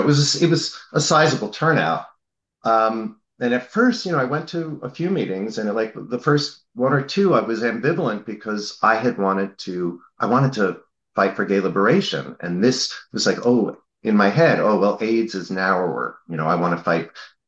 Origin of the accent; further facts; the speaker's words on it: New Jersey, United States; I went to school in New Jersey, I grew up in New Jersey, close to New York City